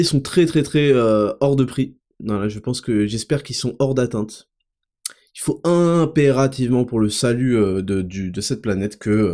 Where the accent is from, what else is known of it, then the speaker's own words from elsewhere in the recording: Paris, Île-de-France, France; je vous donne mon point de vue en tant que Parisien.